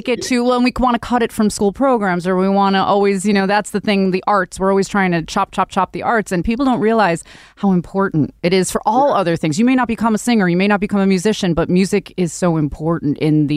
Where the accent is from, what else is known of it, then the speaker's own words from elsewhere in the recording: United States; Well, I like you, and I'm an American, and we're the ones that matter, so I love you.